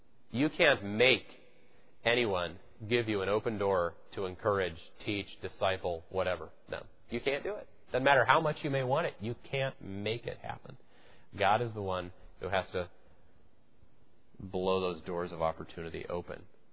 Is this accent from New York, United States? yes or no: no; Salt Lake City, Utah, United States; because I grew up in Salt Lake City, so that always. So I said, oh, I grew up in Salt Lake City, da da da.